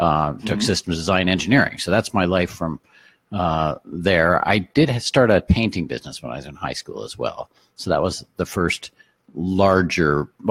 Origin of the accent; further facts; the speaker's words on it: Woodstock, Ontario, Canada; So I grew up in Woodstock, Ontario, just down the road here.